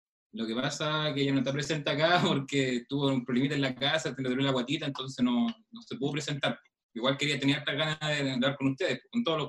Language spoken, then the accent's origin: Spanish; Mulchén, Biobío, Chile; now in Temuco, Chile; Yo soy de Mulchen, entonces ya no era mucho lo que tenía harto campo.